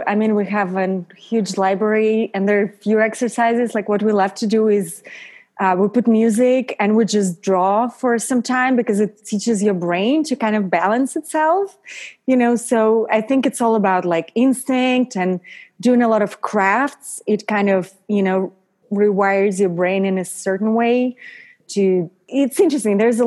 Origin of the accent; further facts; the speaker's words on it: Paris, Île-de-France, France; Well, you know, I grew up in Paris, and I love how women in France take care of the skin.